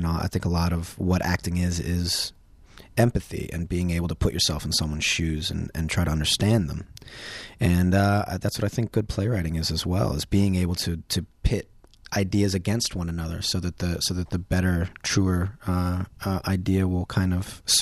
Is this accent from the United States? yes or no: yes; New Orleans, Louisiana, United States; which takes place in my hometown of New Orleans